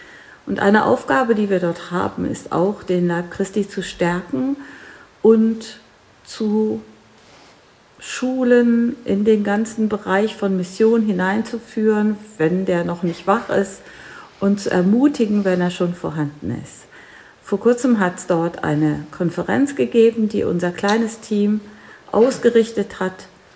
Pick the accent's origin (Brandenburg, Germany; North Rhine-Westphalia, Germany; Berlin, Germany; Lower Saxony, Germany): Lower Saxony, Germany; Agathenburg; Ich bin in Agathenburg groß geworden und bin vor 3 Jahren wieder dahin zurückgekehrt, um meine Mutter zu pflegen